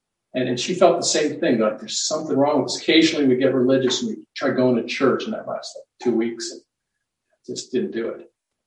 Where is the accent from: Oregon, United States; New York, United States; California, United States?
California, United States; San Francisco; And I grew up in San Francisco and was greatly influenced by the whole thing happening there in the 60s and 70s.